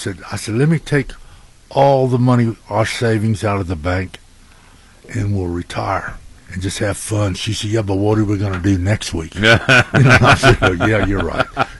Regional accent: Texas, United States; I got to see these guys from my home state, you know.

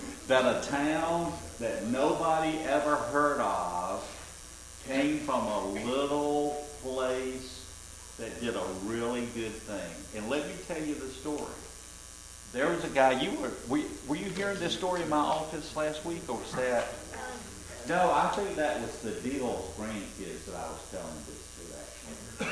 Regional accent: Fort Valley, Georgia, United States; That bus was made in my hometown, Fort Valley, Georgia, that nobody has ever heard of.

